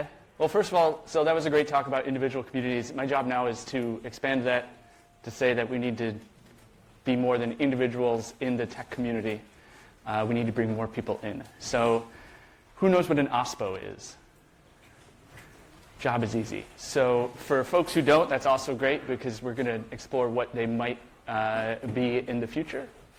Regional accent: Burlington, Vermont, United States; So to kick things off, I am from Burlington, Vermont.

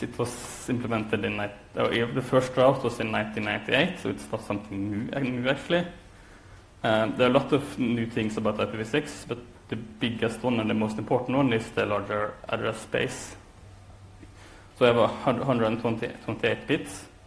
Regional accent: Norway; So first of all, who am I? I'm from Norway.

